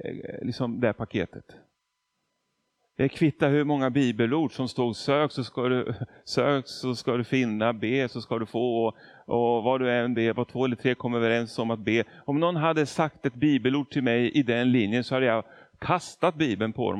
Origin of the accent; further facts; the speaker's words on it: Argentina; first language Spanish; Swedish is a second language; now in Sweden; Jag är ju född och uppvuxen i Argentina, så spanska.